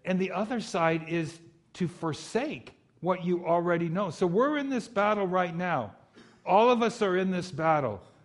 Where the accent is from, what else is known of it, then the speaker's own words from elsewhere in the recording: Pico Rivera, California, United States; I grew up in Southeast LA County, Pico Rivera, and my dad was a Los Angeles policeman.